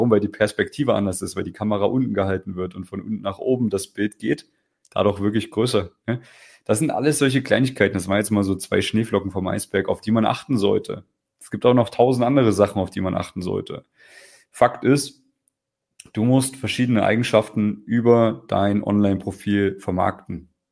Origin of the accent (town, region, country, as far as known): West Germany, Germany